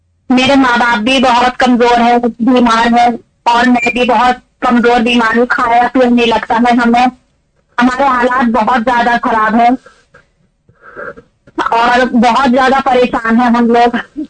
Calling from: Bijnor, Uttar Pradesh, India; جی میں ڈسٹرکٹ بجنور سے بات کر رہی ہوں.

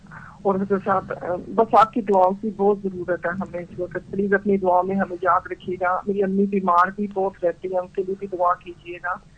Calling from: England, United Kingdom; جی میں انگلینڈ سے بات کر رہی ہوں

